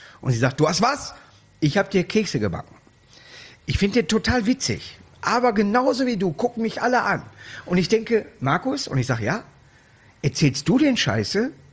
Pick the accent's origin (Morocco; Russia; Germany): Germany; Duisburg, North Rhine-Westphalia; aus meiner Heimatstadt Duisburg